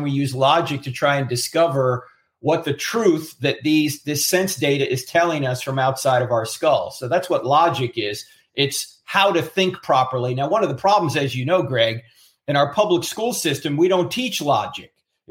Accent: New Jersey, United States; Well, I grew up in New Jersey, so I was Catholic because it's the law.

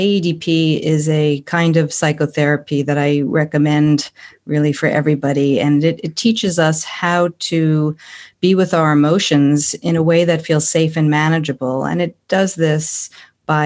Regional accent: Manhattan, New York, United States; Well, I am from the USA and born and raised in Manhattan, New York, New York.

